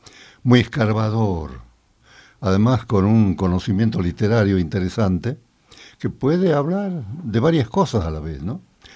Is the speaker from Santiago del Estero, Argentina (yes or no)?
yes; Santiago del Estero, Argentina; Pues yo soy de Santiago del Estero, de un lugar, no voy a decir remoto, pero queda a 90 kilómetros de la ciudad, donde todavía hablan quichua.